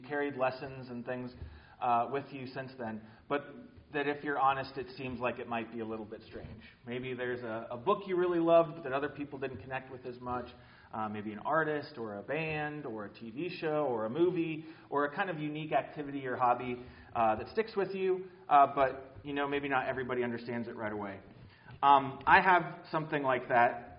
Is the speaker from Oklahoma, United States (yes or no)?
no; Minneapolis, Minnesota, United States; born there; I was born in Minneapolis